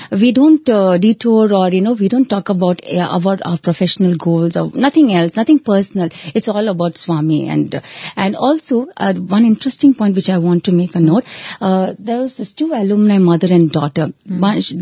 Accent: Toronto, Ontario, Canada; from Toronto, Canada.

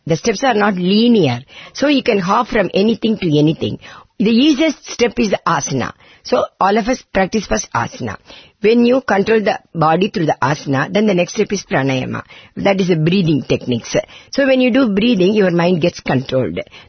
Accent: West Bengal, India; English is a second language; I come from West Bengal for some darshan

